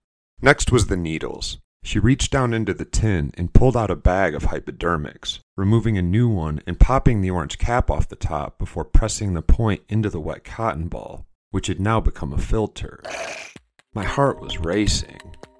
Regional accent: United States; I grew up in the United States, land of Hollywood misrepresentations.

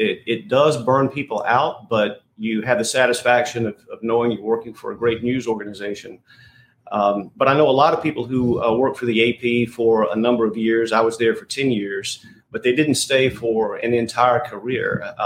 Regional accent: the South, United States; I grew up in the South. I love Southern fiction.

